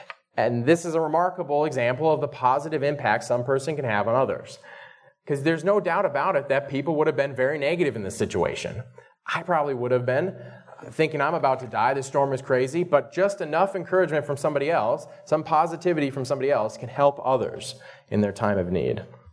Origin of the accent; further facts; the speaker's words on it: North Dakota, United States; I come from North Dakota, where the Missouri River is pretty clean. It's the start of the Missouri River.